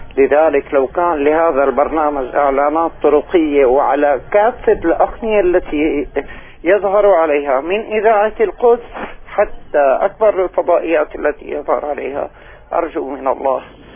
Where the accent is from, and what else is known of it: Damascus, Damascus Governorate, Syria